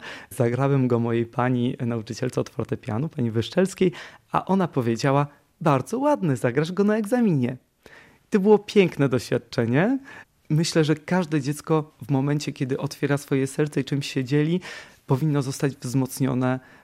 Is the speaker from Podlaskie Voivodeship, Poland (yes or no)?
yes; Suchowola, Podlaskie Voivodeship, Poland; I moi rodzice dowozili mnie z rodzinnej Suchowoli 50 km w jedną stronę